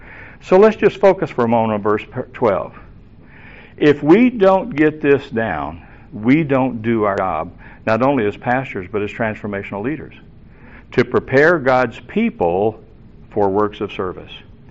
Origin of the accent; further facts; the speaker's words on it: Tennessee, United States; But actually, growing up in Tennessee, I was prepared for that culture and knew that I understood it.